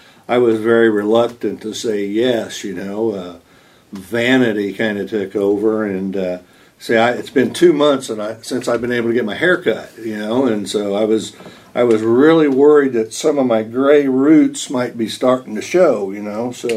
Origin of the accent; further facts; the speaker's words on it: Sedalia, Missouri, United States; So, I was born in 1948 in Sedalia, Missouri, into a Christian family, and from my earliest memories, I mean, Mom and Dad took me to church, you know, and I was in Sunday school almost every Sunday